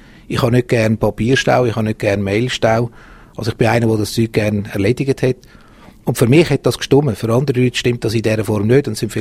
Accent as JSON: {"language": "German", "country": "Switzerland", "said": "Da müssen wir uns heute nicht verstecken als Schweizer Produzenten."}